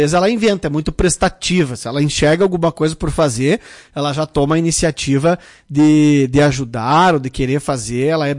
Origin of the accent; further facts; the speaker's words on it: Rio Grande do Sul, Brazil; nós somos gaúchos e lagoenses